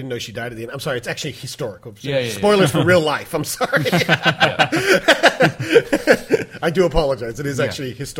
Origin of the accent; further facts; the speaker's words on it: United States; now in Australia; This is an Australian podcast. We broadcast out of Australia, but I am an American citizen, and I did go to primary school in America.